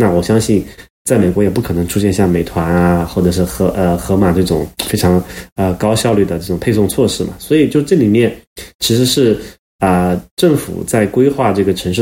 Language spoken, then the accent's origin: Chinese; Sichuan, China; 这个我的老家嘛，四川的一个四线小城、五线小城吧